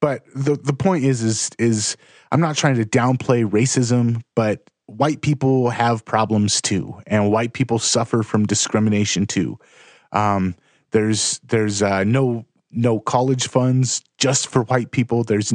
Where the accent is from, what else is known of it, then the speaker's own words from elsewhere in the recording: Los Angeles, California, United States; My family, growing up in Los Angeles, all of my family was Mexican. And the neighborhood that we grew up in was pretty much all Mexicans and black kids.